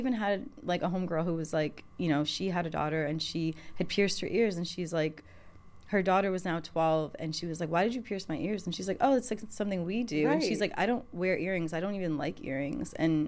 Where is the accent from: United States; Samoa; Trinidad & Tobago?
Trinidad & Tobago; I'm Trinidadian, and I didn't know how to cut a mango.